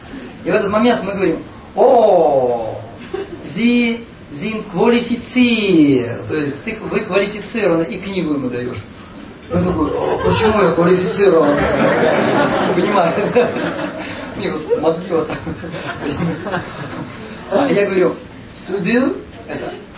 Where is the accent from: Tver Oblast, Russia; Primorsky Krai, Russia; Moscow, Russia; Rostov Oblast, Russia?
Moscow, Russia; а откуда, говорит, вы смотрите на меня? Я говорю, из Москвы.